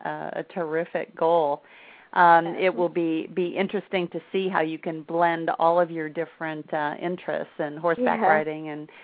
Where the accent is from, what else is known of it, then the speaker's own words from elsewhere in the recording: Wisconsin, United States; I grew up in Wisconsin and went ice skating and have been to hockey games.